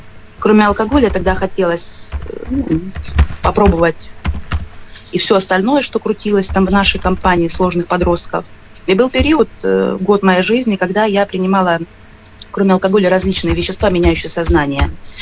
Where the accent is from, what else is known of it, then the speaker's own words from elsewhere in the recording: Ukraine; born there; Я родилась в Украине, в обычной семье